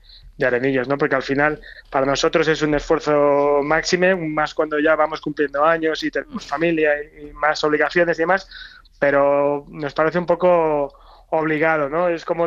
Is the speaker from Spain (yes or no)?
yes; Madrid, Community of Madrid, Spain; born there; Mi madre es de Arenillas y mi madre, como tantos otros, emigraron a la ciudad. Yo ya nací en Madrid